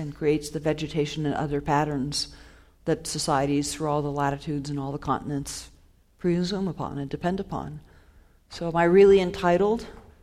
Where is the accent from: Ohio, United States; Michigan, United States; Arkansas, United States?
Ohio, United States; So my hometown is actually in Ohio, and farmers there are already seeing rainfall pattern changes